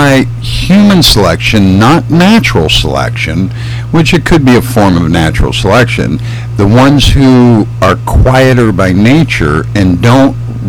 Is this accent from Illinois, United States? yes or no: yes; Illinois, United States; born there; because I was born in Illinois.